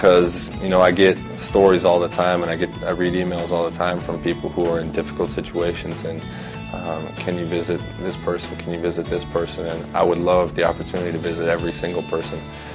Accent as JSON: {"language": "English", "town": "Pewaukee", "region": "Wisconsin", "country": "United States", "tie": "born or raised there", "said": "it's cool that I can still go back to my hometown and just be regular old me. And my family and my friends keep me so grounded, and they keep me so humble. And I really get to just kind of see all this from the perspective of that kid from Pewaukee."}